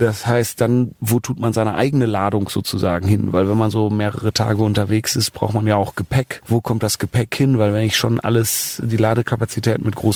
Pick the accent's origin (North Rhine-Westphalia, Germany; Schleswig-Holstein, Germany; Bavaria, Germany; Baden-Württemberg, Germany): North Rhine-Westphalia, Germany; Cologne; als Kölner